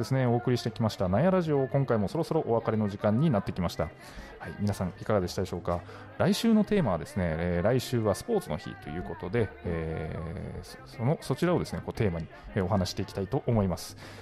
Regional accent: Nagasaki, Japan; 私の出身島原半島はそんな長崎県のジャガイモ生産量の7割を占めているわけですね。

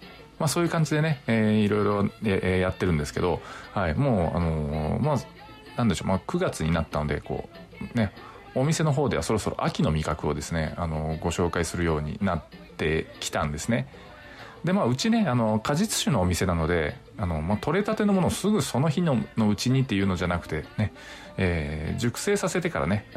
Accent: Nagasaki, Japan; 最近私、地元長崎県の、まあ、いろんな農産物をこう PR するお仕事をね

